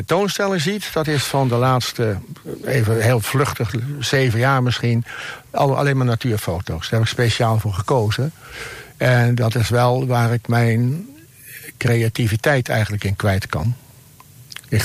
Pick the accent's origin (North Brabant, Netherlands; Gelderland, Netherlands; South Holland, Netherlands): South Holland, Netherlands; Goeree-Overflakkee; moved away as an adult; Ik ben op Goeree-Overflakkee geboren. En daar heb ik tot 1954 gewoond. Dus een jaar na de watersnoodramp.